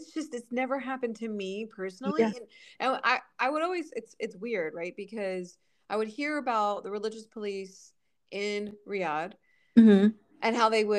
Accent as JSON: {"language": "English", "region": "Florida", "country": "United States", "said": "I mean, it's funny because I come from South Florida."}